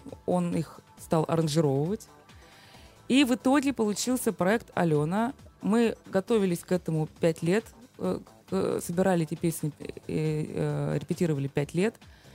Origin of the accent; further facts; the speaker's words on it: Tula, Tula Oblast, Russia; now in Moscow, Russia; родилась в Туле, закончила музыкальное училище как дирижер народного хора. Потом я поступила в Москву, переехала в Москву в Институт Ипполитова Иванова, тоже на отделение народный вокал.